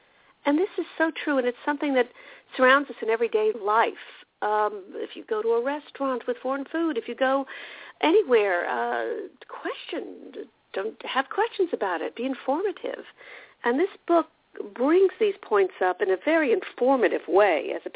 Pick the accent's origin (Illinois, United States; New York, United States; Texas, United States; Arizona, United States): New York, United States; New York City; Being a New Yorker, you know, we're surrounded by we are the world, basically, in New York City.